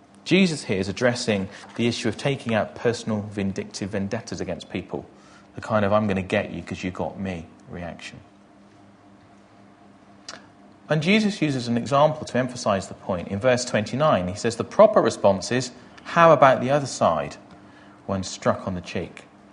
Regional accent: South West England, United Kingdom; R.C. Chapman lived in the 1800s in Barnstaple, near my hometown.

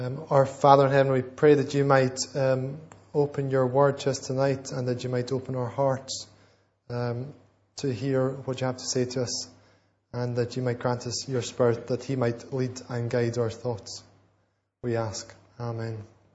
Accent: Scotland, United Kingdom; it's Burns night and I'm from Scotland.

